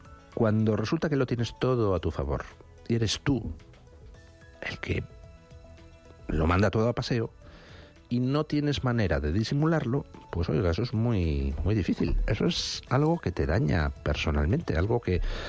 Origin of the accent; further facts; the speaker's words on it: Albacete, Castilla-La Mancha, Spain; tienen manía los que somos de Albacete